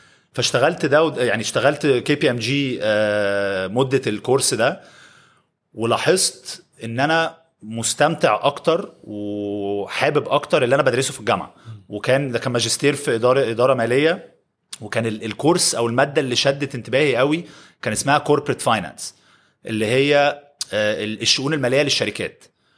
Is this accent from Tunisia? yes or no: no; Egypt; moved away as an adult; انا كبرت في مصر، درست النظام المدرسي الانجليزي، فعملت الجي سي اس ايز والاي ليفلز، وبعد كده سافرت جامعه في انجلترا.